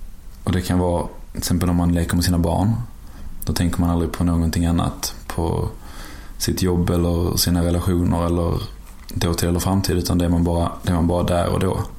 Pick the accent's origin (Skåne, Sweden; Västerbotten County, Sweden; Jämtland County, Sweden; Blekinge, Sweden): Skåne, Sweden; now in Stockholm, Sweden; Jag skulle presentera mig som en skåning i Stockholm som inte blir förstådd ibland, för att de hör inte vad jag säger.